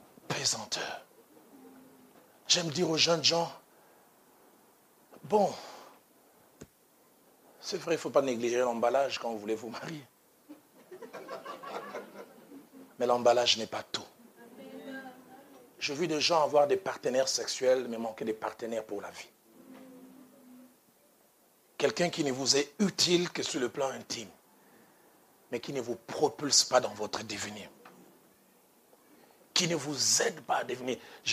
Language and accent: French; Kinshasa, DR Congo; je vois petit garçon quand j'ai grandi ça à Bandal, 69.